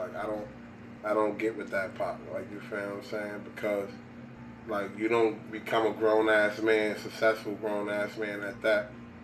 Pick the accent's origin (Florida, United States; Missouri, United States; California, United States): California, United States; I came from California.